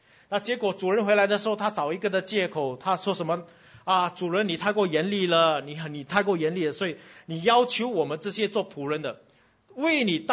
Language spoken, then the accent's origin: Chinese; Singapore; 我们新加坡人都买保险的，对不对？